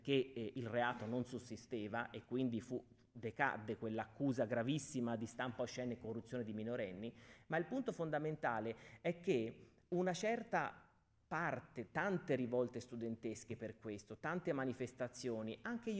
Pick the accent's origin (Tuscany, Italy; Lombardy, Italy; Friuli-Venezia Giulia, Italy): Tuscany, Italy; Florence; accent: Florentine; l'alluvione di Firenze, la mia città, probabilmente il mio accento denota una certa fiorentinità di cui vado assolutamente fiero.